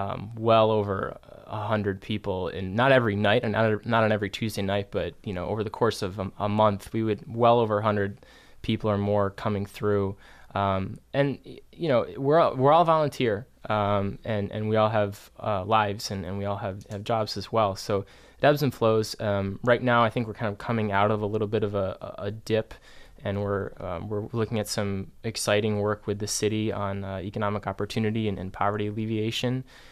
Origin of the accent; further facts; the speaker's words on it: North Syracuse, New York, United States; because I grew up in the North Syracuse suburbs, which were, you know, there were great things about it, but it was very sheltered and very, very white.